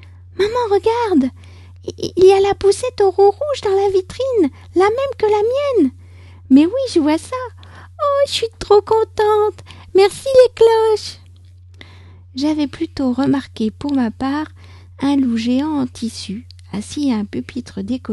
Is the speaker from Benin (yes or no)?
no; France; je suis française, j'habite près de Paris